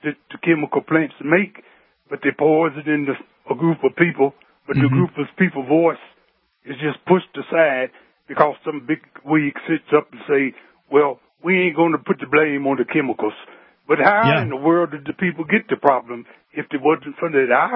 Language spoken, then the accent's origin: English; West Virginia, United States; And to be me, I'm 59, and I came from West Virginia, and I got cousins that worked at some of them chemical plants in Institute, West Virginia